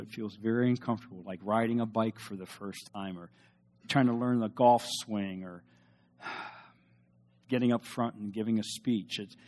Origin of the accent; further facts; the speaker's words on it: Ohio, United States; and I remember we're from Ohio, and this is down in Florida, and I like Ohio in the wintertime